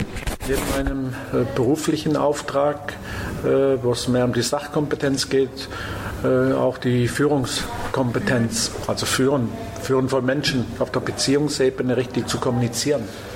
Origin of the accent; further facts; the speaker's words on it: Lörrach, Baden-Württemberg, Germany; Die Bodenständigkeit hat ja natürlich auch mit meiner Heimat was zu tun. Und eigentlich wollte ich nie früher weg von Lörrach, sondern immer in Lörrach bleiben.